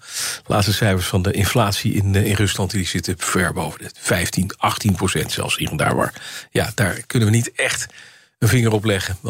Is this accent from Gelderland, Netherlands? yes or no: no; Haarlem, North Holland, Netherlands; born there; Ik heb het ook gedaan, ik kom ook uit Noord-Holland.